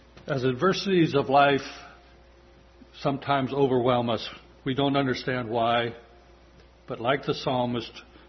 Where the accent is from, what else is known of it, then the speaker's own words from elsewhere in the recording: Colorado, United States; Most of you know that I grew up in Colorado, the foot of the Rocky Mountains.